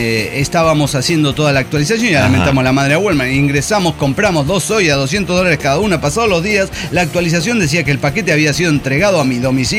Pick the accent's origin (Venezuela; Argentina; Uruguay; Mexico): Mexico; ¿Es porque soy mexicana?